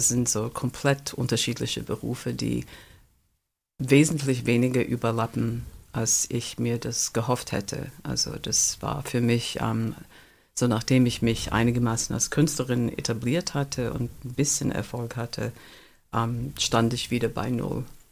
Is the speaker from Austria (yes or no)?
no; United States; als Amerikanerin, die mit diesen Saturday Morning Cartoons aufgewachsen bin.